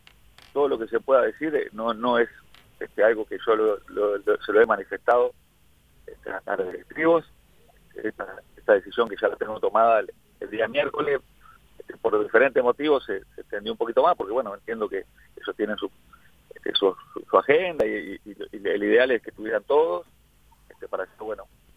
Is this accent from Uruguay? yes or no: yes; Uruguay; now in Ecuador; todo este tiempo que salí de Uruguay, viviendo mucho tiempo en Ecuador y haciendo un poco las raíces ahí.